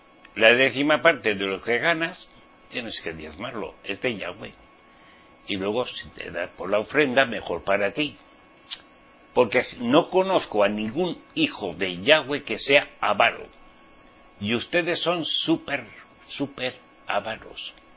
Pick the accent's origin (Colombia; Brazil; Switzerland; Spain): Spain; Y al estar legalizado, porque en mi país, España, o se hacen las cosas bien o no se hacen.